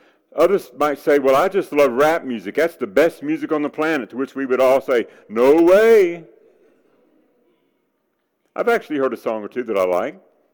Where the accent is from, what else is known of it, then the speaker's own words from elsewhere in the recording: Nashville, Tennessee, United States; See, I grew up in Nashville, the home of country music.